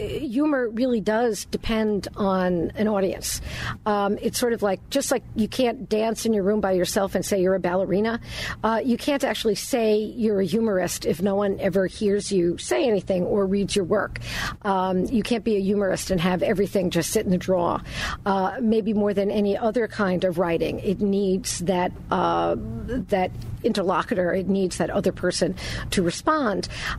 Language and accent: English; Brooklyn, New York, United States; I'm from Brooklyn.